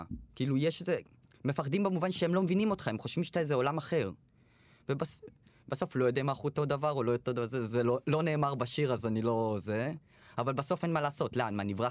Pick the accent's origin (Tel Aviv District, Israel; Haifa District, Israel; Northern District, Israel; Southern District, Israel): Haifa District, Israel; Nesher; אני עליתי לארץ. אני מהפריפריה, נולדתי, כאילו גדלתי בנשר.